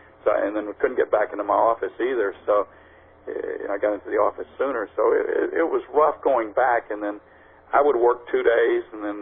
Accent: New Orleans, Louisiana, United States; I am from New Orleans, and I live here

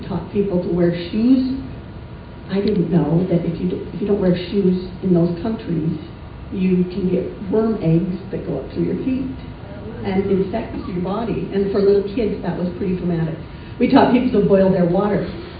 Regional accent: Montana, United States; I grew up in Montana, and my story, like many of yours, is intermingled with the stories of many other people.

